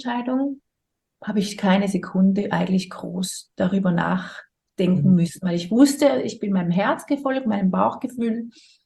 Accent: St. Gallen, Switzerland; Ich war da bei Mondschein in St. Gallen, meinem Heimatort.

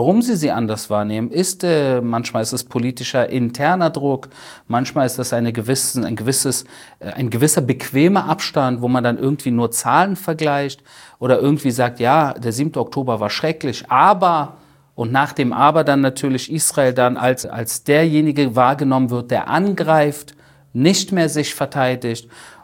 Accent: Berlin, Germany; ich bin in den 90ern in Berlin aufgewachsen

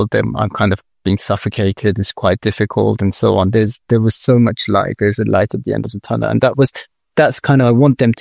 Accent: Iran; I do kind of a little bit feel like it was because I grew up in Iran.

